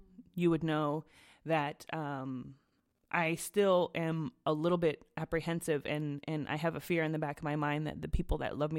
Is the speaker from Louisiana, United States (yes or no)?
no; California, United States; Because you said Papa, and I'm from California, and Papa is Spanish for potatoes.